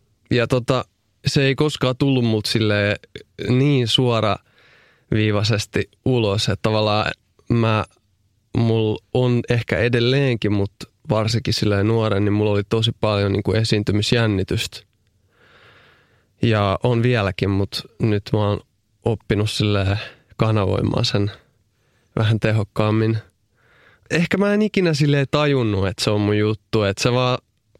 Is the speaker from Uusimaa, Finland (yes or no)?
yes; Helsinki, Uusimaa, Finland; No mä oon syntynyt Helsingissä aika tavalliseen perheeseen. Mun vanhemmat oli, tai on edelleen, ovat arkkitehtejä. Ja mun ensimmäinen koti oli Vallilassa, kaksio. Ja sieltä me muutettiin sitten Pohjois-Haagaa